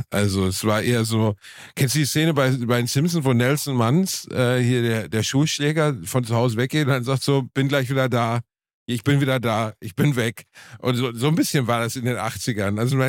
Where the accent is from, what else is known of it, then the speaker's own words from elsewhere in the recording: Gelsenkirchen, North Rhine-Westphalia, Germany; ich bin in so einer Spielstraße aufgewachsen, Gelsenkirchen, wo es noch relativ idyllisch war für meine Heimatstadt.